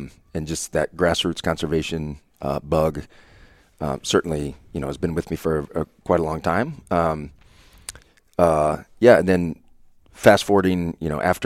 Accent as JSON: {"language": "English", "region": "Iowa", "country": "United States", "tie": "born or raised there", "said": "So I grew up in Northwest Iowa, the Lake Okoboji area."}